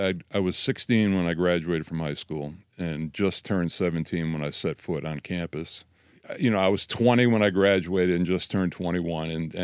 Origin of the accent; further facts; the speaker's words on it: Connecticut, United States; And coming from the north, growing up in Connecticut, you know, the Greek life is not a big thing.